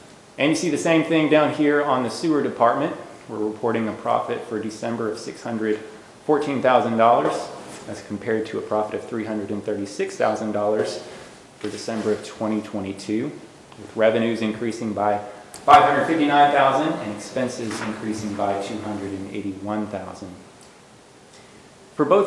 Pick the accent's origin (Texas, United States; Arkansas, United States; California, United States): Arkansas, United States; Rogers; No, it is a return home for me. I grew up in Rogers.